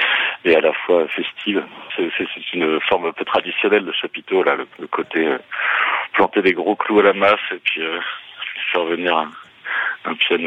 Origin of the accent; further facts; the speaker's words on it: Centre-Val de Loire, France; Alors, dans l'Indre, parce que je suis de l'Indre, hein, déjà, ça a facilité le choix.